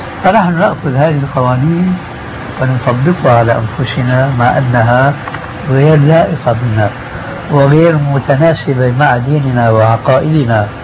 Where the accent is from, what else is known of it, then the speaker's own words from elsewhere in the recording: Syria; هذا التعامل ما يسمى بخلورهم أو الفروغية عندنا في سوريا